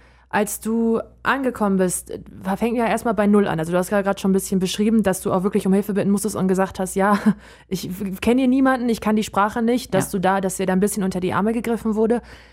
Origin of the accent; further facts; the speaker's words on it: Wuppertal, North Rhine-Westphalia, Germany; Nee, ich komme auch aus Wuppertal.